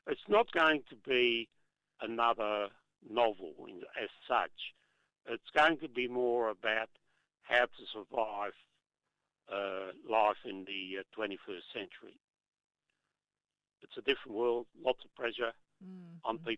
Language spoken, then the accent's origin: English; Netherlands; now in Australia; I always say, somebody asked me the other day, we're talking about being Australian, and I said, I'll always be a Nederlander, mm-hmm. a Dutchman.